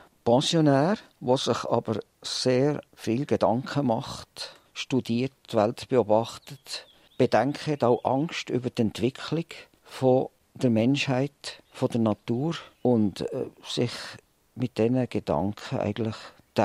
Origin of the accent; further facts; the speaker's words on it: Switzerland; Auf eine Art bin ich heimgekommen, bin ja zwar nicht hier geboren, auch die ersten Jahre nicht, aber ich spüre jetzt, ich bin ein Schweizer, kulturell, genetisch, egal wie, also bin ich hier daheim